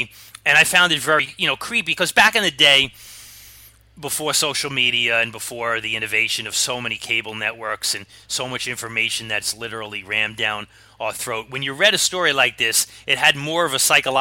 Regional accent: Brooklyn, New York, United States; when I was very young, growing up in Brooklyn, New York.

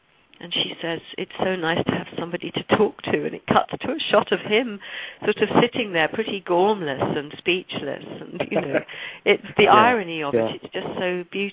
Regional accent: United Kingdom; It is by default British because it's made by Mike Lee and we're all British in it

